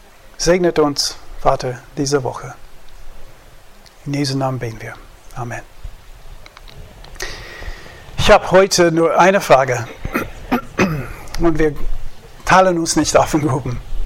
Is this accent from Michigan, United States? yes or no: no; Oklahoma, United States; German is a second language; now in Germany; in der Gemeinde, wo ich aufgewachsen bin, in Oklahoma